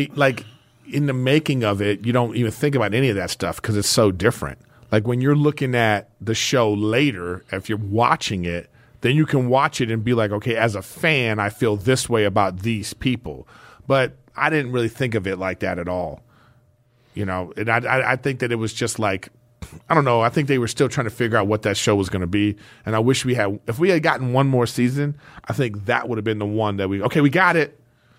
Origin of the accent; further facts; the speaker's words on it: Los Angeles, California, United States; Yeah, I grew up in LA.